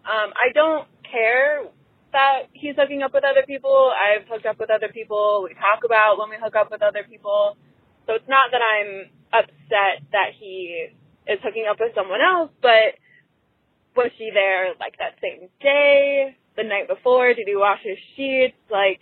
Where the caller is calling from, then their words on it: Chicago, Illinois, United States; I'm 26. I'm calling from Chicago.